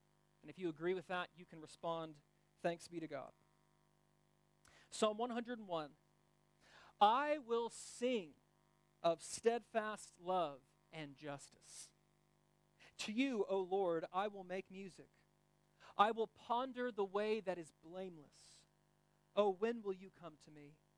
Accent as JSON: {"language": "English", "country": "United States", "lives_now": "Belgium", "said": "And of course, my home country, America, we've had our elections."}